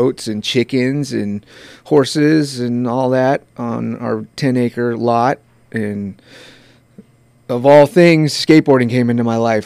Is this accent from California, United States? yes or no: yes; Santa Rosa, California, United States; born there; Yeah, I was born in Santa Rosa proper, Santa Rosa Memorial.